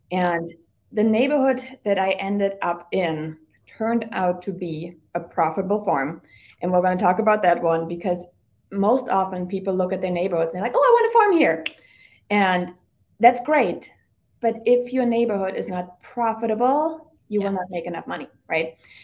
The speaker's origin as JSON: {"language": "English", "country": "Germany", "tie": "born or raised there", "moved": "yes", "said": "I was born and raised in Germany."}